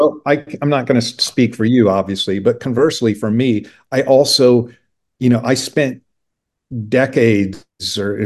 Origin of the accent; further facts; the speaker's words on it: Indiana, United States; I grew up in Indiana, and I have four brothers, so we had a basketball team, the five of us.